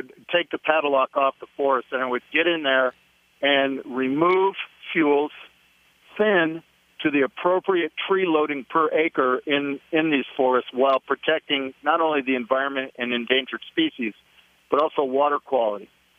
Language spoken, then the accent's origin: English; Oregon, United States; also born or lived in Washington; Well, I'm a native of the Pacific Northwest. I was born in Washington State. I grew up down in Oregon.